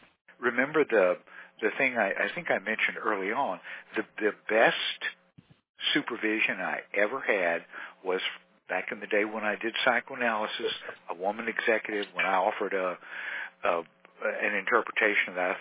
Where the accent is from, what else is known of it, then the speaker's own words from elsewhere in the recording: Texas, United States; accent: Texan; English is my second language. Texan is my first, and you're doing just as good in English as I am